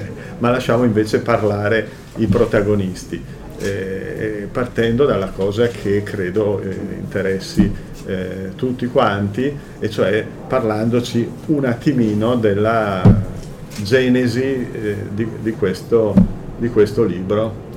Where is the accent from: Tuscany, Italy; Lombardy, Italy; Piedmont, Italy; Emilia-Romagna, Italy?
Lombardy, Italy; Bergamo; Io sono qui perché sono un conterraneo di Bruno Bozzetto, perché anch'io sono bergamasco. Ecco